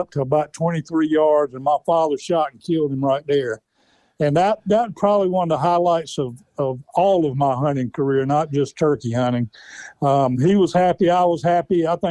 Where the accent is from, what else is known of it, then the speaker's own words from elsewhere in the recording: Cheraw, South Carolina, United States; I grew up in Sherall in Chesterfield County, and Chesterfield and Marlborough County were the last two counties in South Carolina for turkey season to open back up.